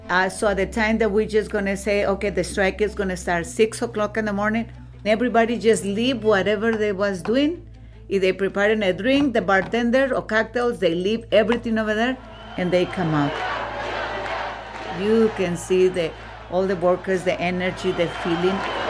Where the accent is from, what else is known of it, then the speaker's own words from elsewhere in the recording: Guadalajara, Jalisco, Mexico; English is a second language; moved away as an adult; I'm from Mexico, South Mexico, Guadalajara. Just come in 1985. And I was like 27 years old.